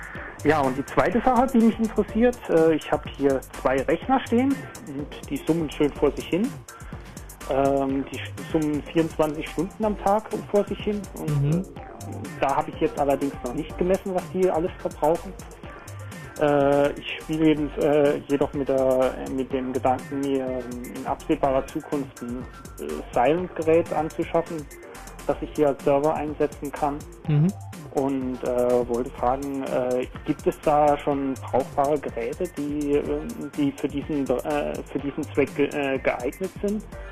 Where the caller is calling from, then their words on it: Dübendorf, Zurich, Switzerland; Ja, salut. Ich bin aus Diebendorf in der Schweiz.